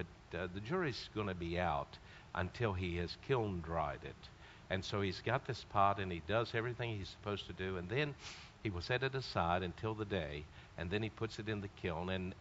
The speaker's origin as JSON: {"language": "English", "town": "Bristol", "region": "Virginia", "country": "United States", "tie": "born or raised there", "said": "I was born and raised, I was raised in Bristol, Virginia."}